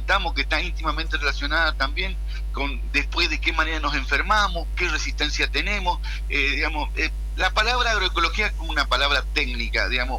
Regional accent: Corrientes, Argentina; yo como buen correntino, prefiero la carne un poquito más dura

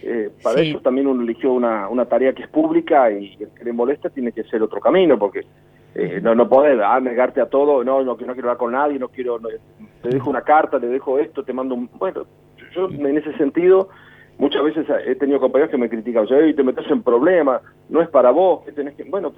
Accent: Argentina

